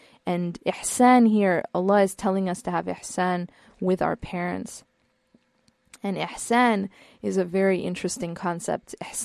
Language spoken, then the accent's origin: English; Midwest, United States; As a side note, I'm not from California. I'm from the Midwest, and I absolutely do not like the way Californians drive.